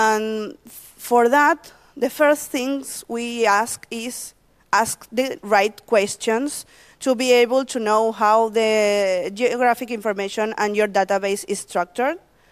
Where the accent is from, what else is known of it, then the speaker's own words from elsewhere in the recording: Argentina; I'm from Argentina.